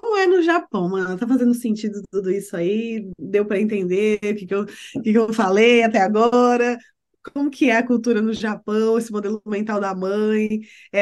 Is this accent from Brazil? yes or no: yes; Brazil; E aí, quando a gente vem do Brasil, o choque que dá é né, para quem realmente vê isso